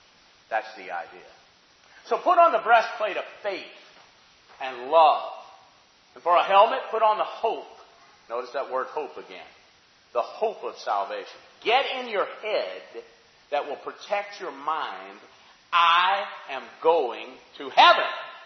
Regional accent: Alabama, United States; Some of you came from halfway around the world, and I came from Alabama

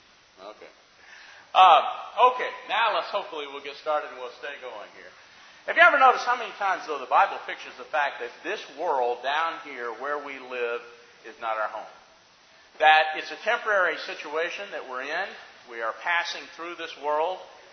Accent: Decatur, Alabama, United States; I am from Decatur, Alabama. I will always be from Decatur, Alabama. That's my roots.

